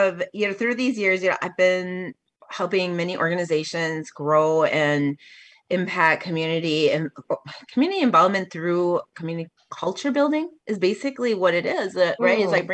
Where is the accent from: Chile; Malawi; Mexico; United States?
Mexico; I don't have to go to Mexico to actually look like I want to be from Mexico, because I am from Mexico.